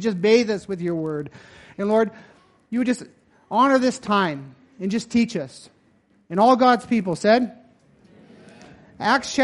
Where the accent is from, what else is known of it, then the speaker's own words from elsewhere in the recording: Eureka, Nevada, United States; So I'm from Eureka, Nevada.